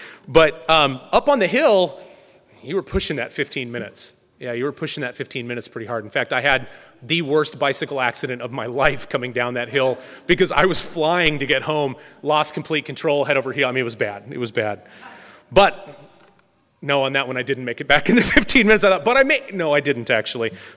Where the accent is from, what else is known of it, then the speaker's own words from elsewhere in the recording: Green Acres, Oregon, United States; back in that time when I was growing up in Green Acres, we were not a human trafficking corridor.